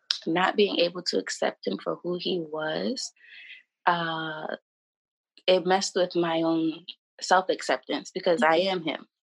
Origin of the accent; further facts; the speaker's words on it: New York, United States; I also work in child welfare. I'm from New York.